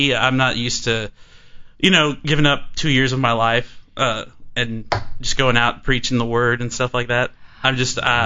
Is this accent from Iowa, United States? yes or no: no; California, United States; I'm from California, originally.